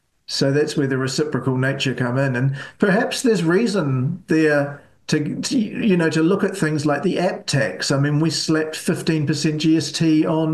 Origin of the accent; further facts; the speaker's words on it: Taranaki, New Zealand; I grew up in Taranaki around dairy factories, and that produced a lot of innovation.